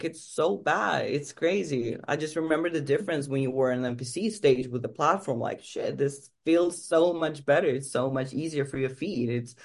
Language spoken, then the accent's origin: English; Gothenburg, Västra Götaland, Sweden; English is a second language; So I come from Gothenburg. It's the second largest city in Sweden, and we have theme park over there, Liseberg.